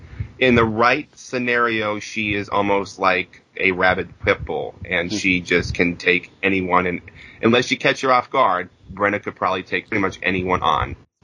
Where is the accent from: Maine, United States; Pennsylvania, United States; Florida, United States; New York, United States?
Pennsylvania, United States; I mean, I'm from Pennsylvania, but I have family in Maryland.